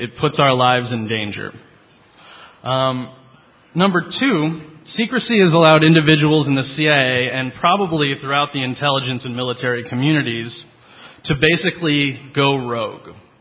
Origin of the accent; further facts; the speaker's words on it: Midwest, United States; So I was raised in the Midwest.